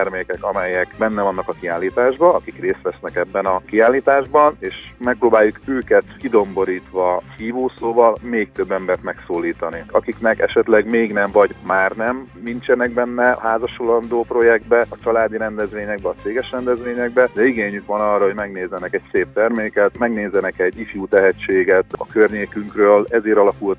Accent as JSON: {"language": "Hungarian", "town": "Szarvas", "region": "Békés", "country": "Hungary", "said": "de mi szarvasiként azt gondoljuk, hogy nekünk ez nagyon szép"}